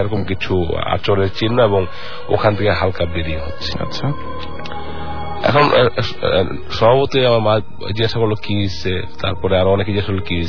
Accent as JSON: {"language": "Bangla", "town": "Comilla", "region": "Chittagong Division", "country": "Bangladesh", "said": "আমাদের দেশের বাড়ি কুমিল্লা।"}